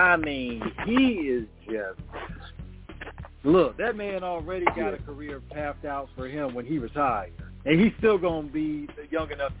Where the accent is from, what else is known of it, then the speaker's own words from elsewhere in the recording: Virginia, United States; You know, when we look at Iverson, shout out to him representing my hometown, Hampton Roads, Virginia.